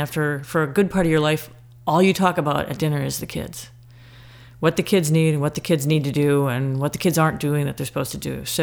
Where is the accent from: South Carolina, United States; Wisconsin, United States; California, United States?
Wisconsin, United States; Menomonee Falls; Because, I'm from the Milwaukee area. I grew up in Menominee Falls.